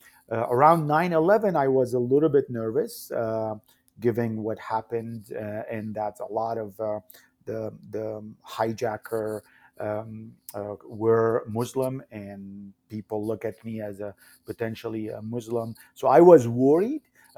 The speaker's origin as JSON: {"language": "English", "country": "Syria", "tie": "born or raised there", "moved": "as an adult", "lives_now": "United States", "said": "If you compare it to my experience from where I came from Syria. So in my birth country, I couldn't be myself."}